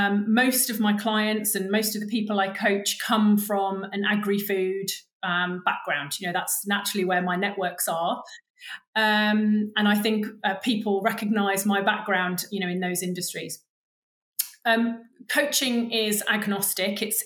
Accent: London, United Kingdom; But I come from South London, so I don't have a family background in agriculture. I grew up right in the middle of the city

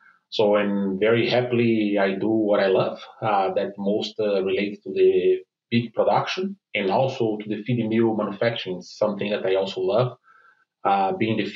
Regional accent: Brazil; English is a second language; So I'm originally from Brazil.

